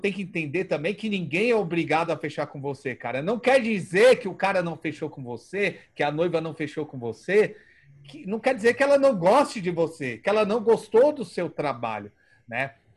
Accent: São Paulo, Brazil; Eu sou de São Paulo, tá? Você achando que de São Paulo é top? O meu não é.

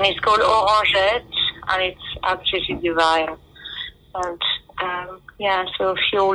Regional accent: Montpellier, Occitania, France; also born or lived in Lyon; So my hometown is Montpellier.

